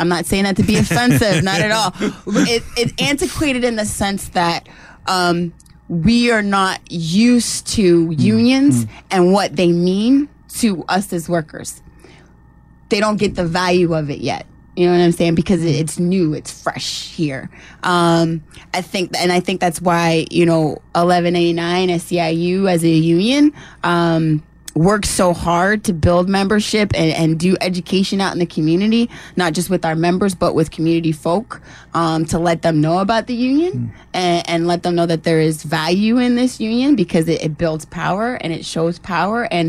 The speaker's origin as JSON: {"language": "English", "region": "New Jersey", "country": "United States", "tie": "born or raised there", "said": "I grew up in the North, let me say that. I grew up in New Jersey, where joining a union is mandatory."}